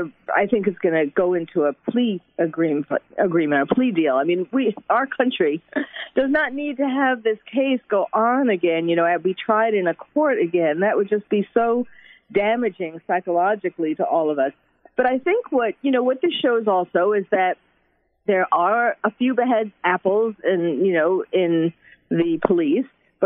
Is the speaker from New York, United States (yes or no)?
yes; New York, United States; especially I'm from New York, and I'm born and bred